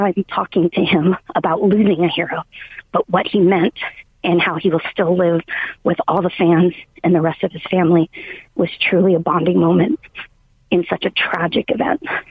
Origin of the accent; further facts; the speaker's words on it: San Diego, California, United States; I grew up in San Diego watching Kobe move to Tampa.